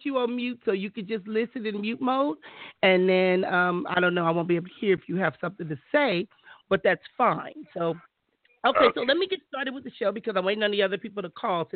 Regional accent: Compton, California, United States; And I had a strong dislike just growing up in Compton and seeing the things that I saw.

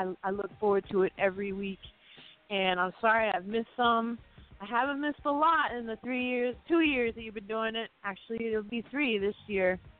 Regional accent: Southfield, Michigan, United States; born there; I was born in Detroit. I love Detroit. You know, I was born in Southfield

